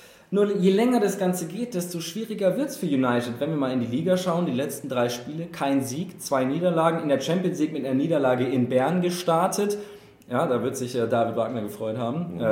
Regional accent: Ireland; German is a second language; Ich habe gesagt, ich bin Ire

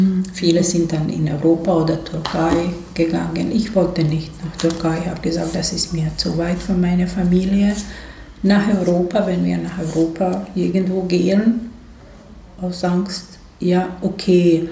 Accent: Srebrenica, Republika Srpska, Bosnia & Herzegovina; moved away as an adult; also born or lived in Novi Pazar, Serbia; Ich bin in Srebrenica geboren, aufgewachsen, eigentlich in Potočari, wo jetzt Grabstätte ist. Dort bin ich geboren, so 500 Meter entfernt.

